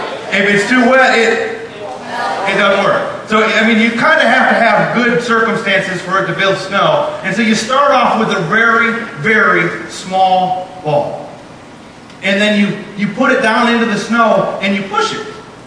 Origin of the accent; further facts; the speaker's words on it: Wisconsin, United States; I grew up in Wisconsin